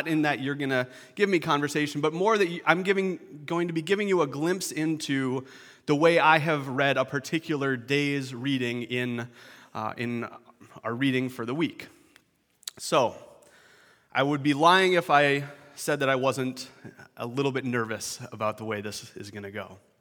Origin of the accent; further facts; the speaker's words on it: Canada; but I'm Canadian, and I'm really nice, so I'm not going to say anything about it.